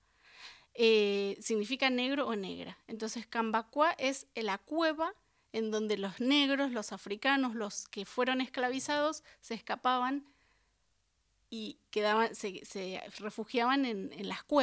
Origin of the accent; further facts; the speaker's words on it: Quilmes, Buenos Aires Province, Argentina; Sí, soy de Quilmes